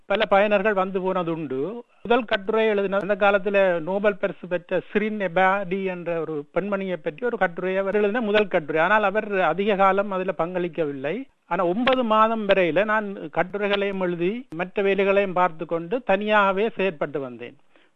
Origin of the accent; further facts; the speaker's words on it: Jaffna, Northern Province, Sri Lanka; நான் யாழ்ப்பாண நகரப்பகுதியில் இருக்கிற வண்ணார்பண்ணை நான் பிறந்து வளர்ந்த இடம். அதே இடத்துல இருக்கிற வைத்தீஸ்வர வித்தியாலயம் என்ற பாடசாலையில தான் நான் என்னுடைய முழு பள்ளி கல்வியையும் பெற்றுக்கொண்டேன்.